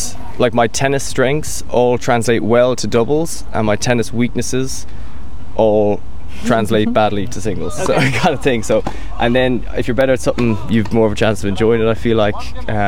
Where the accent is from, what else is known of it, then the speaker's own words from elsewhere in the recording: Limerick, Munster, Ireland; I'm from Limerick